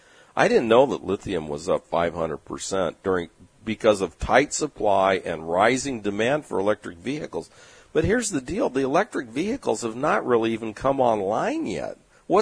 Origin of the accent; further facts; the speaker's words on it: California, United States; And of course, we're from California.